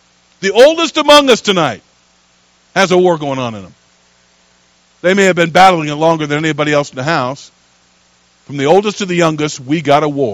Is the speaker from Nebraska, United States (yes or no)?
yes; Lincoln, Nebraska, United States; I was originally from Lincoln, Nebraska.